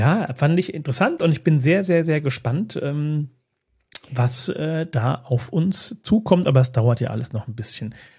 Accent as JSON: {"language": "German", "town": "Ludwigshafen", "region": "Rhineland-Palatinate", "country": "Germany", "tie": "born or raised there", "said": "Ich darf nur sagen, es ist ja meine Heimat, die Ecke."}